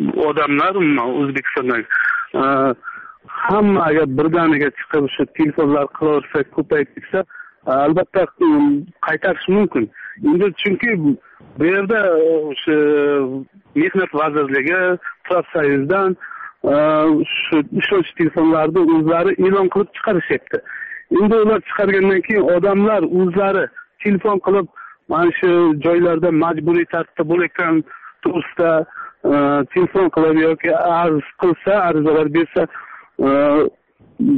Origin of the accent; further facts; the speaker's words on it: Jizzakh, Jizzakh Region, Uzbekistan; Men Jizzaxdan, masalan, bu hozir Jizzax viloyatida umuman ko'rganim yo'q bu e'lonlarni.